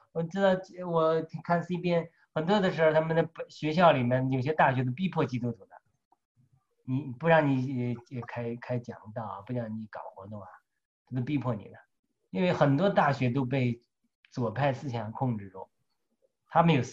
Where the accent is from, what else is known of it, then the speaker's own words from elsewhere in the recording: China; 我都凭着我中国人、中国大陆人这个文化